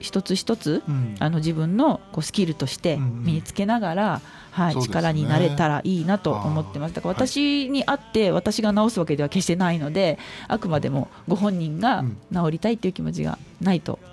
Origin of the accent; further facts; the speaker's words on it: Kyoto, Japan; also born or lived in Sapporo / Tokyo; 今現在45歳なんですけども、うん、はい、で生まれが札幌なんです。で、京都育ちで、京都が長いんですね、18歳まで京都で過ごしまして、で東京の大学に来た